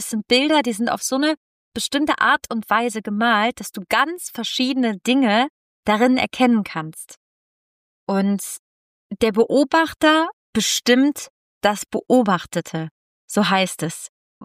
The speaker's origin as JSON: {"language": "German", "country": "Italy", "second_language": "German", "said": "Ich komme aus Italien"}